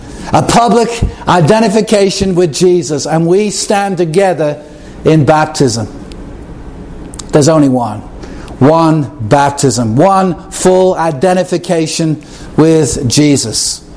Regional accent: England, United Kingdom; I grew up in England

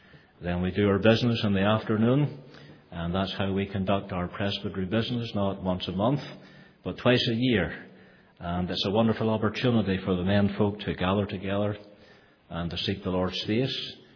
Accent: United States; accent: American; I trust that you will be able to understand my American accent.

